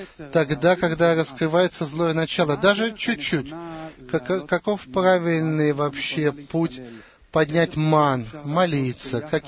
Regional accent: Tel Aviv, Tel Aviv District, Israel; я из Тель-Авива.

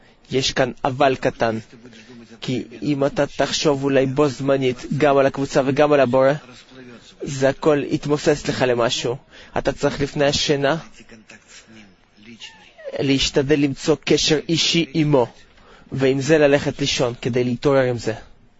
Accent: Kyiv, Ukraine; אני מקייב.

